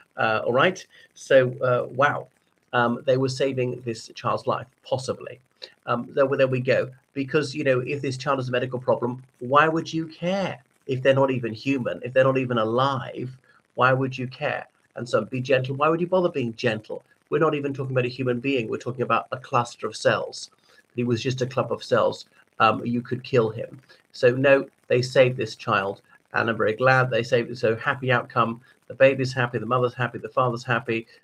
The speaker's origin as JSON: {"language": "English", "country": "Ireland", "said": "from Ireland."}